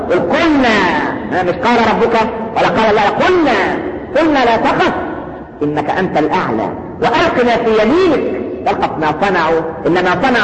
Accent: Egypt; يا لو كان الحاوي ده لو عندنا في مصر.

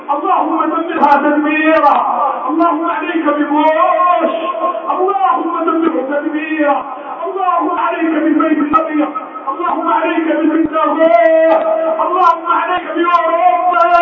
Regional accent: Egypt; بلدنا مصر

